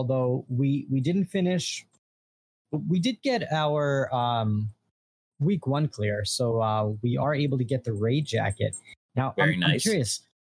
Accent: New York, United States; And I'm from New York, so I'm not too foreign to New Jersey.

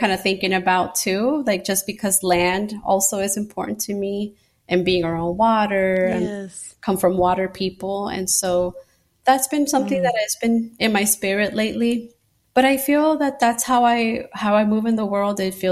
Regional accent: Nicaragua; now in United States; I'm an immigrant, you know, I'm originally from Nicaragua, and those were my ancestors come from the Latin America diaspora, and even further from other parts of the world.

